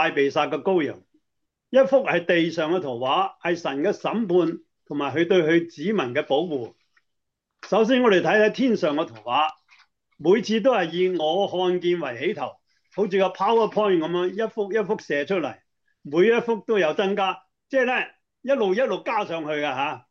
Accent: China; 我们呢，尤其是我们中国人，血是代表什么？

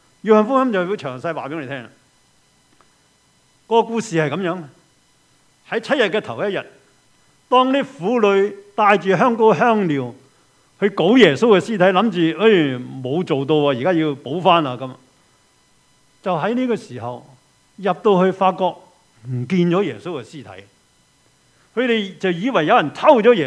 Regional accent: China; 即係我哋中國人所謂執骨

